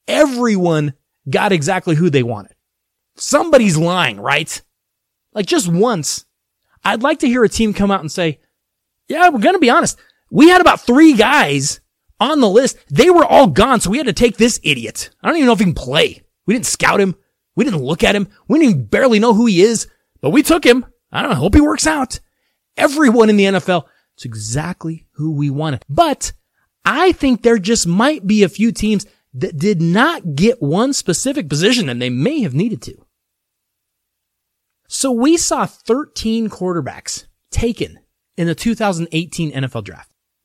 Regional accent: Denver, Colorado, United States; My hometown Denver Broncos

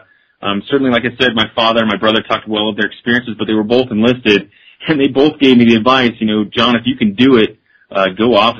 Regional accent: Seattle, Washington, United States; And for a boy growing up in Seattle, Washington, that was about as far away as I could imagine

